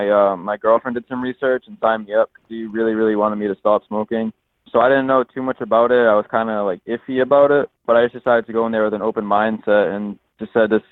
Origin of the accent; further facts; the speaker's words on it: Fairhaven, Massachusetts, United States; I'm from Fairhaven, Mattapoisett, Massachusetts, around that area.